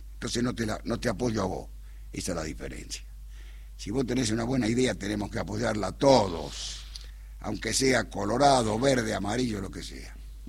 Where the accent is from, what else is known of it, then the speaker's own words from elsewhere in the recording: Buenos Aires, Argentina; born there; Yo nací en Chacarita.